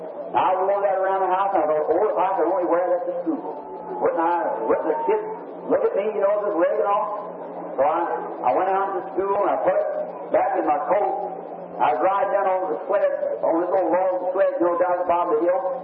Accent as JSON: {"language": "English", "country": "United States", "said": "I'm American. I love my nation."}